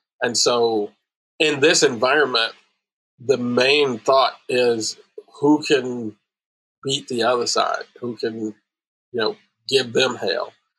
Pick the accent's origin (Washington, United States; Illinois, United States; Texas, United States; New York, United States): Illinois, United States; Chicago; And, you know, I grew up in Chicago, actually got bitten by that political bug in 2012.